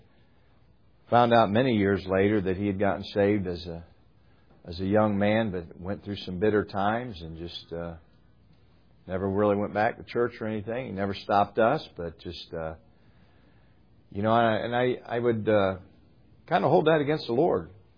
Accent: Akron, Ohio, United States; I grew up in Akron, Ohio, on the Goodyear blimp stationed up there.

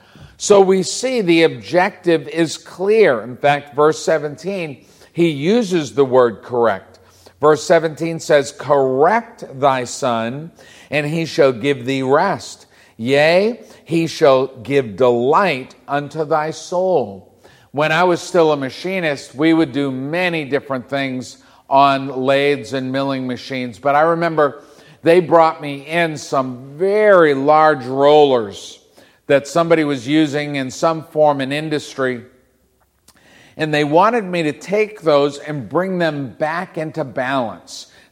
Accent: Massachusetts, United States; I grew up in Massachusetts and Sandra Jo grew up in Texas.

